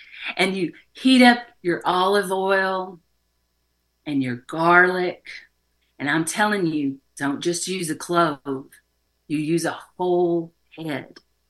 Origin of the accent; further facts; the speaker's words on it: Texas, United States; Now, the funny thing is, growing up in Texas, I had learned to cook them for other people because that was my role.